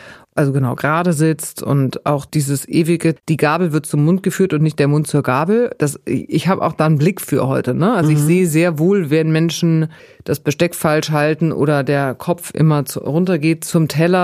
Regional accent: Bavaria, Germany; Ich komme ja aus Bayern mit sehr viel Wurst und Brot und Käse und so.

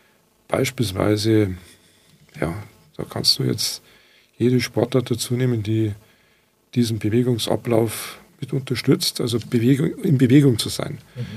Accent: Munich, Bavaria, Germany; ich komme aus München

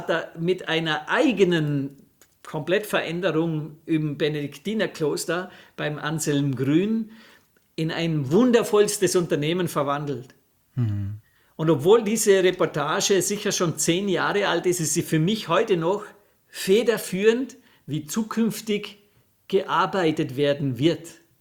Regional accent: Vorarlberg, Austria; wenn du den Vorarlberger fragst

